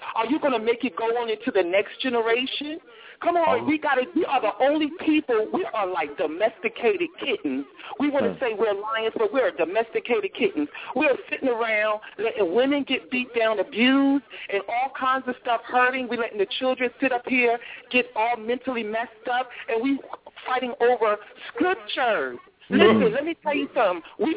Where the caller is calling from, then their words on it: New York City, New York, United States; I'm calling from New York City.